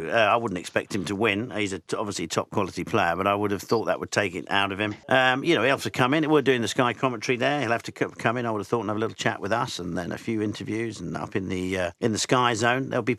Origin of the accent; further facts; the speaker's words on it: United Kingdom; But as a kid, you know, growing up in the United Kingdom, you're brought up on that sort of stuff.